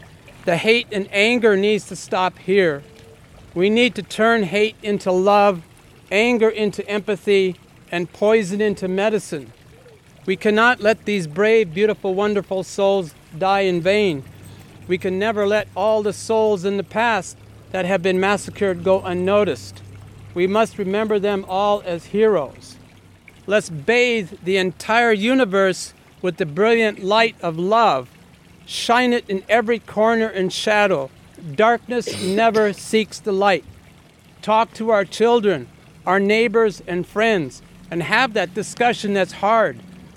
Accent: United States; I am an American veteran. I am disabled. I'm Hispanic, and I'm also Latino. I am brown, and I'm also Caucasian, and I'm also transgender. But again, most importantly, I'm an American human being.

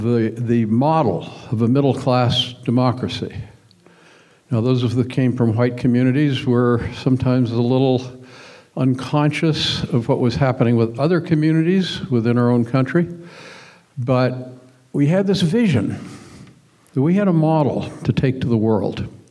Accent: Longview, Washington, United States; I grew up down in Longview, Washington, which many of you, I'm sure, know, lumber town.

